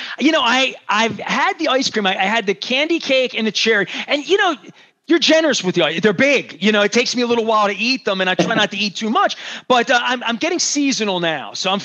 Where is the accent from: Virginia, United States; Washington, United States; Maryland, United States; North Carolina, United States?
Maryland, United States; Dundalk; I'm from Dundalk. The Mars chain was based right between my middle school and my high school on Delville Avenue.